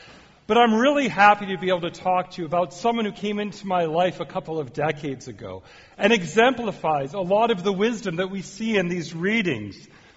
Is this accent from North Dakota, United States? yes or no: yes; Fargo, North Dakota, United States; I started my clinical pastoral education at a nursing home in my hometown of Fargo, North Dakota